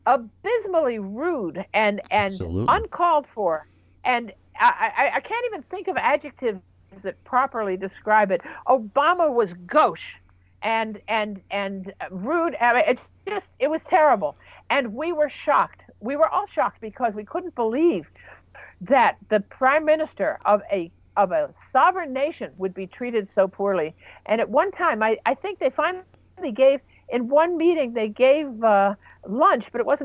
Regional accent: United States; I say we, because I'm also an Israeli. I'm an American, but I'm also an Israeli.

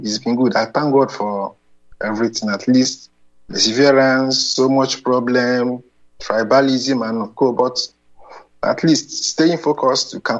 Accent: Eastern Nigeria, Nigeria; English is a second language; now in Southern Nigeria; I speak Igbo fluently. I've lived in northern part of Nigeria. And I'm currently in the southern parts. I was born and brought up in the eastern part of Nigeria.

